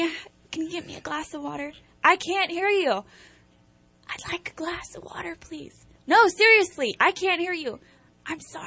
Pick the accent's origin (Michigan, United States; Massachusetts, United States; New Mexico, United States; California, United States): California, United States; Cottonwood; I am from Cottonwood, California.